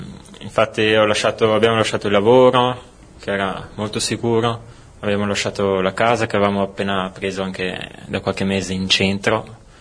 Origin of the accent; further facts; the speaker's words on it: Trentino-Alto Adige, Italy; praticamente noi veniamo dall'Alto Adige, viviamo in Alto Adige